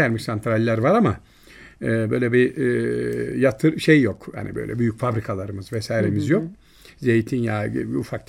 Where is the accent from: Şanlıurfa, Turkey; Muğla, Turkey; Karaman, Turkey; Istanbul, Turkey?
Muğla, Turkey; accent: Muğla; Ben bir Muğlalı'yı görmediğim zaman hemen şivem gider.